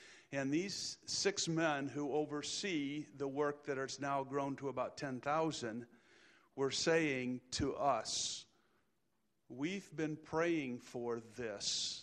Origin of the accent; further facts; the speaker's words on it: Indonesia; Many of you know, I was raised in Indonesia and have spent roughly 20-plus years of my life in Indonesia.